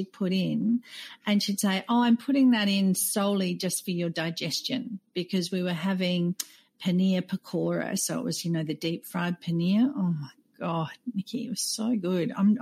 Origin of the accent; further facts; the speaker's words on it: Australia; now in Doha, Qatar; I'm an Aussie expat who's based in Doha, Qatar